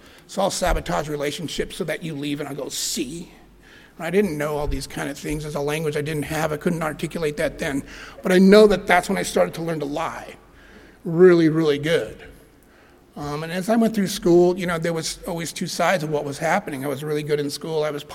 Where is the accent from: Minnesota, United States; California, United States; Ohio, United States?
California, United States; Bishop; I grew up in Bishop, we're burning tires out in the middle of the desert to stay warm.